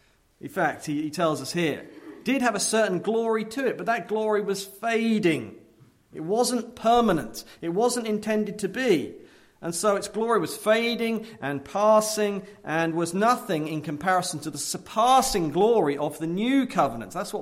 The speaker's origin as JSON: {"language": "English", "region": "England", "country": "United Kingdom", "moved": "as an adult", "said": "Going to seminary in Grand Rapids in 2004, I came over from England"}